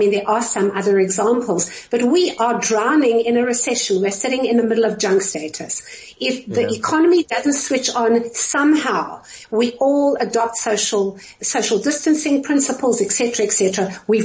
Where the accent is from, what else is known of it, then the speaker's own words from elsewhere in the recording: South Africa; I'm a South African.